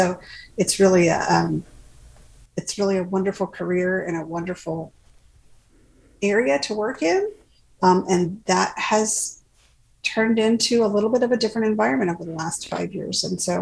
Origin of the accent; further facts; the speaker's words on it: Washington, District of Columbia, United States; moved away as an adult; My mom was super politically active, and I grew up in Washington, D.C. I used to study in high school at the Library of Congress in the reading room.